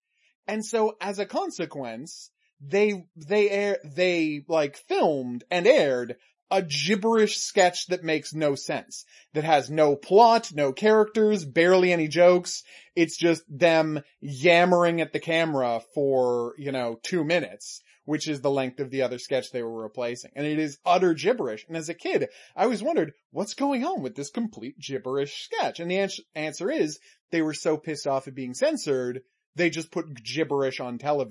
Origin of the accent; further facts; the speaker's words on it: Canada; we're Canadian, so I just wanted to recommend it to people